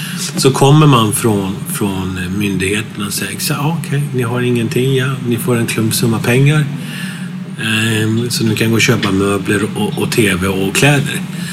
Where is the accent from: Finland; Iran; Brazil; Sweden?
Sweden; Gothenburg, Västra Götaland County; Jag är uppväxt i Göteborg, så vi flyttade till Göteborg. Så jag är uppvuxen i Göteborg och så flyttade jag därifrån efter gymnasiet direkt.